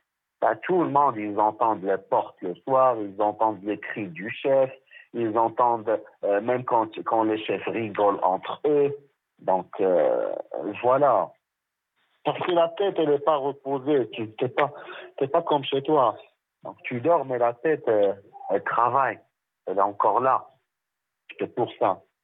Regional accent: Morocco; now in France; Moi, je suis chez moi au Maroc et ma fille toute seule sans père ici.

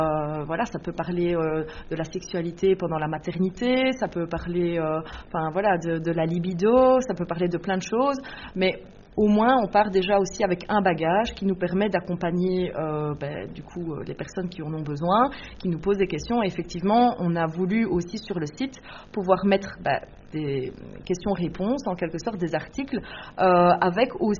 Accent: Bertry, Wallonia, Belgium; also born or lived in Bouillon; Ici, moi, j'habite la région de Neuchâteau, je suis originaire de Bertry, j'ai habité durant 15 ans à Bouillon

